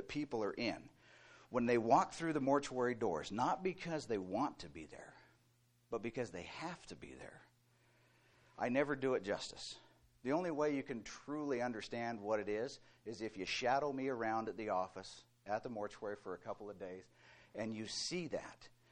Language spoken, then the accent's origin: English; Ogden, Utah, United States; Originally, I am from Ogden, Utah.